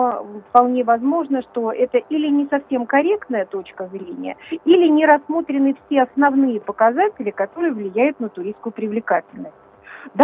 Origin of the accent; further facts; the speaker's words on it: Moscow, Russia; Ну, я как коренная москвичка, естественно, как патриотка своего любимого города